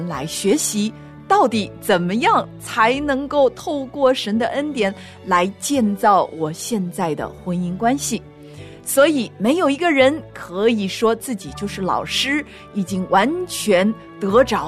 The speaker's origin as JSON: {"language": "Chinese", "country": "China", "said": "而有些时候呢，我们中国人所谓的那个谦虚的心态啊"}